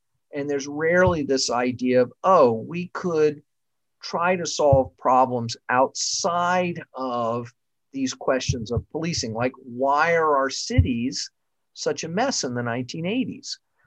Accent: Houston, Texas, United States; very much a city kid growing up in Houston, right in the central city.

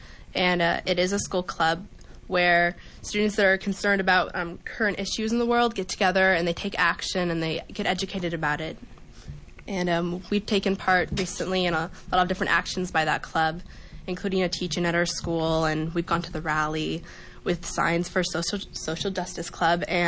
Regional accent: California, United States; And we're from Marin County in California, and we go to Sir Francis Drake High School there.

